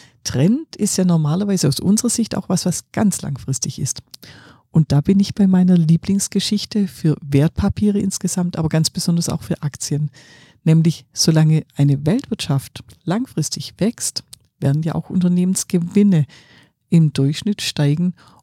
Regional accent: Baden-Württemberg, Germany; ich bin ja Schwäbin

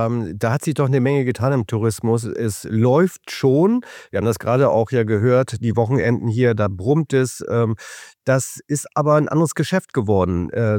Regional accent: Cuxhaven, Lower Saxony, Germany; also born or lived in Kiel / United States; Ich bin zwar Kieler Sprotte, aber ich bin in Cuxhaven aufgewachsen. Ich fühle mich als Cuxhavener. Mhm, ich bin zwar im Leben 19 Mal umgezogen, war auch lange in den USA, auch in anderen Städten in Deutschland Geschäftsführer, aber ich bin jetzt wieder sozusagen zurückgekommen.

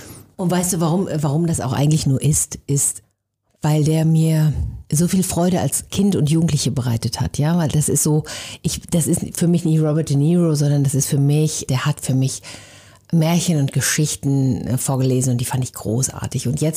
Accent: North Rhine-Westphalia, Germany; accent: Westphalian; Also ich komme im Ursprung aus Ostwestfalen. Ich bilde mir ein, man hört es nicht mehr so toll, aber jeder, der sich ein bisschen auskennt, der hört es dann, wenn ich begeistert spreche.

